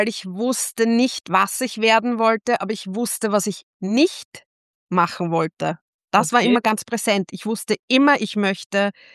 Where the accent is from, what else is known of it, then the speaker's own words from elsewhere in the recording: Vienna, Austria; Also kommen durch geografisch aus Wien, bin mittlerweile Wahlniederösterreicherin